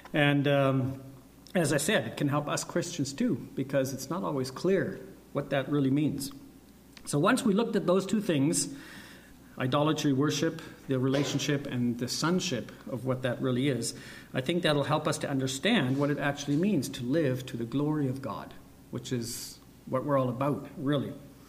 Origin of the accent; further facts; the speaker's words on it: Germany; English is a second language; We're from Germany. We were born and raised in Germany, and we're Bible translators.